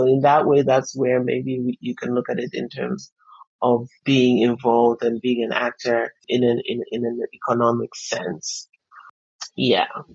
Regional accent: North-Western Province, Zambia; first language Luvale; English is a second language; So my mother tongue is Lubale, and we're from the northwest of Zambia. It borders Angola. So my mom is actually Angolan.

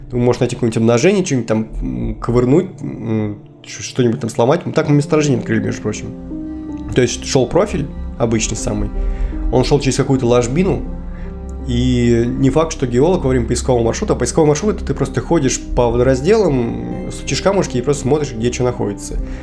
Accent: Moscow, Russia; Я москвич, вот, и это на самом деле как клеймо, можно сказать, такое негативное. То есть, я городской, я даже на даче в детстве жить не любил летом.

